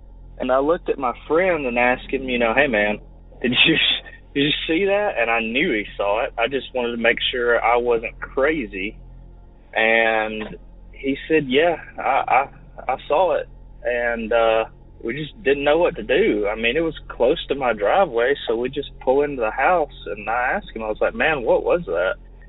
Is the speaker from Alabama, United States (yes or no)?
yes; Alabama, United States; I'm from Alabama.